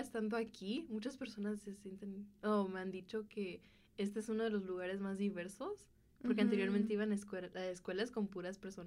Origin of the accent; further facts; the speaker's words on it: Mexico; now in Illinois, United States; cuando estoy aquí, o sea, en Estados Unidos, o aquí en Illinois, trato de expresar de que también soy mexicana.